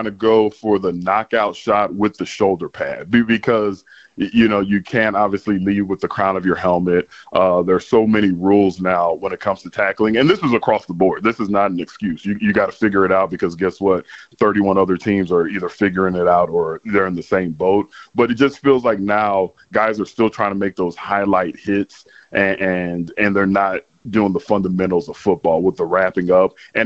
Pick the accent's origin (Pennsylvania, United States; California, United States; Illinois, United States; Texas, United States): Texas, United States; San Antonio; So just make sure they know I'm really from San Antonio, Texas.